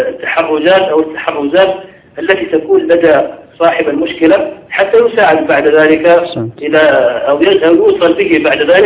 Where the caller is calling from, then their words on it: Abha, Asir, Saudi Arabia; وأنا هنا من أبها